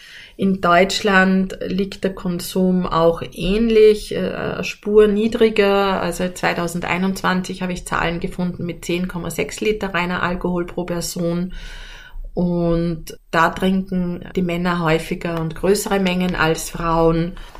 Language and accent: German; Austria; Bei uns in Österreich trinkt man Achtel